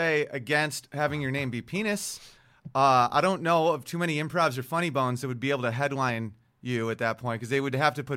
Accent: United States; But I'm American through and through, and I don't want to leave this country.

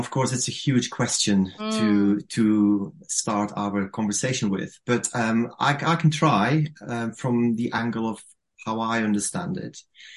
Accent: Belgium; now in Manchester, United Kingdom; I'm based, because I am from Belgium originally, but I've been based in Manchester for 20 years.

